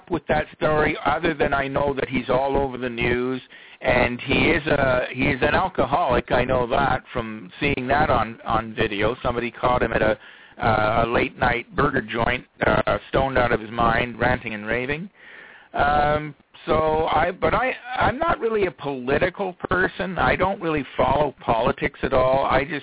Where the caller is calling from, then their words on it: Medoc, Ontario, Canada; I'm calling from Canada, from a small village called Medoc, Ontario, Canada.